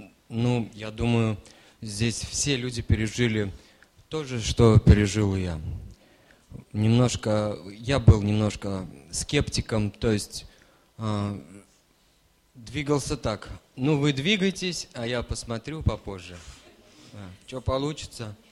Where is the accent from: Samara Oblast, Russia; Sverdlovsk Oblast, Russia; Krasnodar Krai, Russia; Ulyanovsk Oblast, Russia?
Ulyanovsk Oblast, Russia; Ulyanovsk; now in Spain; Я из Испании. Приехал 2 года назад сюда. Из России, из города Ульяновска.